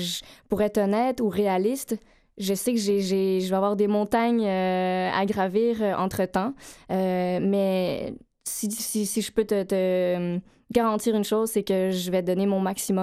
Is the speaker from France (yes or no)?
no; Laval, Quebec, Canada; Et moi, j'ai grandi à Laval.